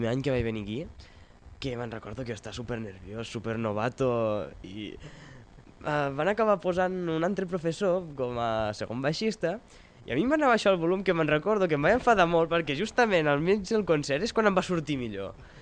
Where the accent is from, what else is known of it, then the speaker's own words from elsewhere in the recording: Vimbodí, Catalonia, Spain; soc de Vimbodí i doncs toco el baix, ves?